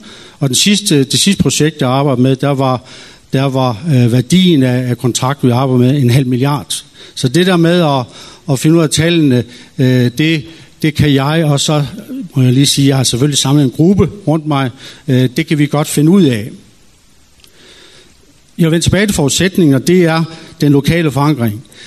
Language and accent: Danish; Frederikshavn, North Denmark Region, Denmark; born there; min gamle fødeby fra Frederikshavn.